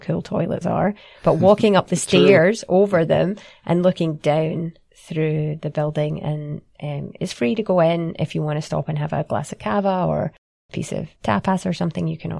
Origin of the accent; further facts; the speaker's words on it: Scotland, United Kingdom; as a Scottish person, we don't actually celebrate Thanksgiving in Scotland.